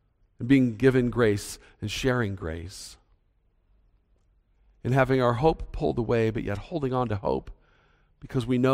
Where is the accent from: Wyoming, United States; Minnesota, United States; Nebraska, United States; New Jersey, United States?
Minnesota, United States; I'm from Minnesota where we don't hug people.